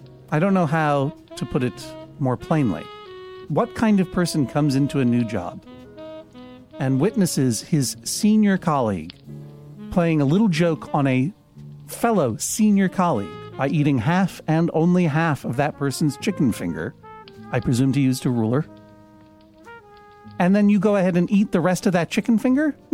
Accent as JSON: {"language": "English", "town": "Columbus", "region": "Ohio", "country": "United States", "said": "I can stare those tornadoes down. I'm from Columbus, Ohio."}